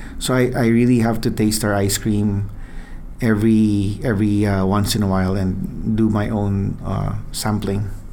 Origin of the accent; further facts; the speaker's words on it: Houston, Texas, United States; I grew up in Houston, Texas.